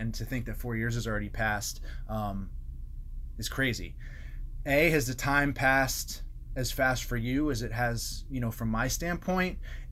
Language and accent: English; East Coast, United States; I'm from the East Coast, went to school on the East Coast